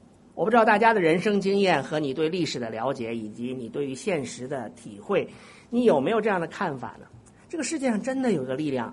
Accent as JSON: {"language": "Chinese", "country": "China", "said": "而我们中国人理解文化里面的理解的福气呢"}